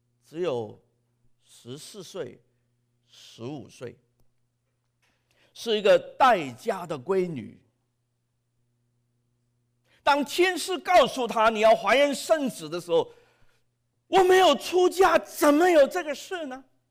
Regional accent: China; 但是我们中国人还是有一些保留，甚至很多人像我一样完全不能接受

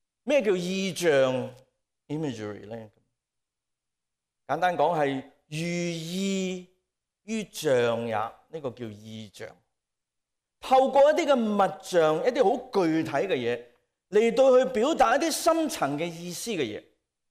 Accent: Hong Kong; 可能我们香港人文学未必那么好，不过我们其实经常都用类似的东西

